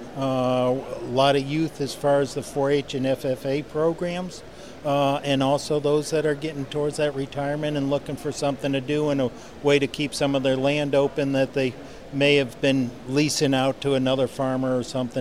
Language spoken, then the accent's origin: English; Connecticut, United States; I'm from Connecticut.